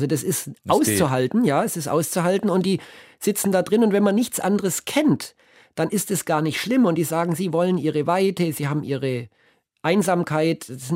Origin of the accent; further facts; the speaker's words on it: Baden-Württemberg, Germany; Und es war ein Berg, bei uns im Schwarzwald, man würde sagen ein Mittelgebirge.